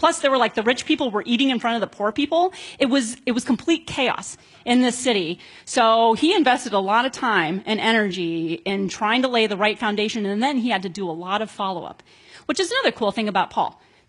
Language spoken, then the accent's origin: English; United States; on the one hand, as an American, I'm glad that we won.